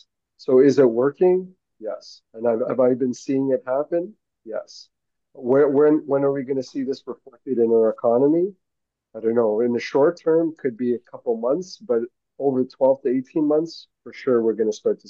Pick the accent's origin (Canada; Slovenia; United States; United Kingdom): Canada; as a Canadian, and I'm a proud Canadian, I really do want to make sure that Canadian businesses do well.